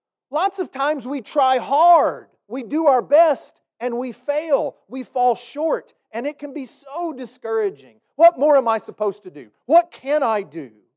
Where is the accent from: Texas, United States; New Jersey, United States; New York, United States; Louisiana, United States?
Texas, United States; I grew up in West Texas. I was so blessed. My family has 660 acres out there.